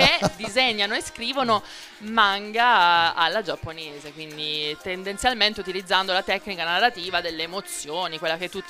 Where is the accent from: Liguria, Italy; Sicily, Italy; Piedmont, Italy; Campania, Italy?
Piedmont, Italy; Turin; Io vengo da Torino.